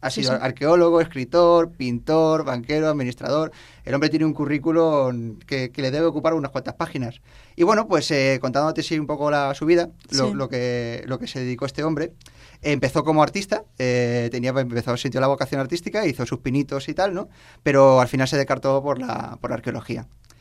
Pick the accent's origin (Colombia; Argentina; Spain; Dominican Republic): Spain; Alicante, Valencian Community; Yo soy alicantino, efectivamente.